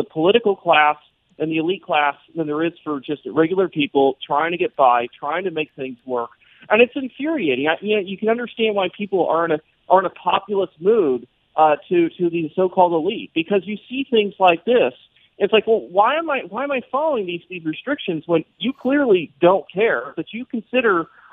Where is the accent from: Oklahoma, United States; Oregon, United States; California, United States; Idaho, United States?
California, United States; even though I grew up in the Bay Area, there's no chance I would have ever been able to go to a very exclusive restaurant like French Laundry.